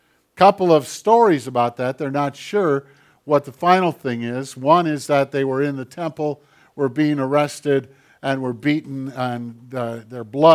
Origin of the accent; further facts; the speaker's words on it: United States; I'm an American. I'm a pastor. I'm a Christian. I'm a guy.